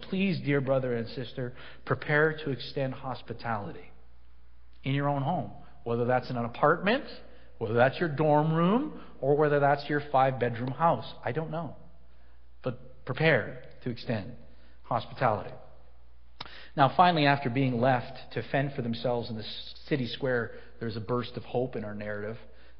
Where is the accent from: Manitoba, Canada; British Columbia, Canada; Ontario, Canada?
Ontario, Canada; Scarborough; I tell people I'm from Scarborough